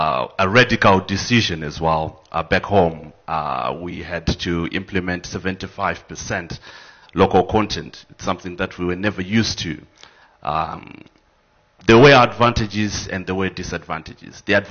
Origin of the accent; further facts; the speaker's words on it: Zimbabwe; I'm from Zimbabwe. I was a radio presenter. I'm still a radio presenter.